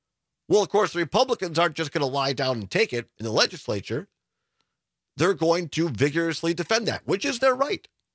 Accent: Richland Center, Wisconsin, United States; Brady Ewing, walk-on from my hometown of Richland Central, Wisconsin, ended up being the captain of the team his senior year

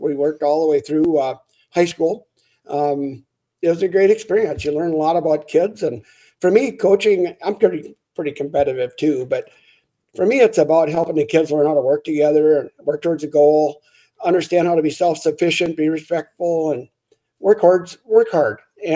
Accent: Grantsburg, Wisconsin, United States; especially in my hometown of Grantsburg here.

